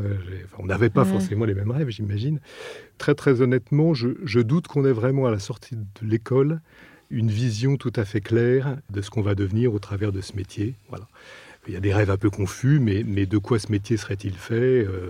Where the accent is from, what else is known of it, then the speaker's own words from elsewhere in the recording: Paris, Île-de-France, France; Je suis parisien.